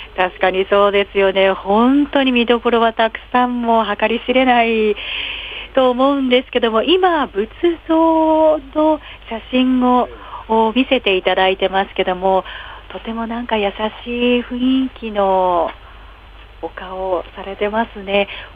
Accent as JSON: {"language": "Japanese", "region": "Tottori", "country": "Japan", "said": "私実はの鳥取県の出身で、水木しげる先生のふるさとの"}